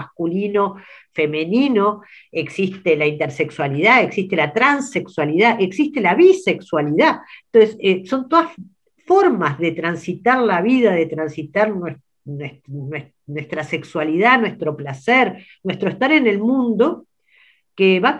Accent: Montevideo, Uruguay; yo me crié en el Prado, y esa canción … nombra muchos lugares del Prado que son mi infancia, y tiene una cosa que me encanta, que es... y que me gusta del Prado y me gusta de Montevideo

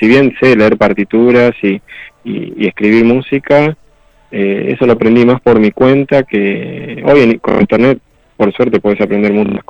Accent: Quilmes, Buenos Aires Province, Argentina; born there; He estudiado inglés de chiquito, desde los 7 años hasta los 17. Era en un instituto privado ahí en Quilmes, donde yo nací.

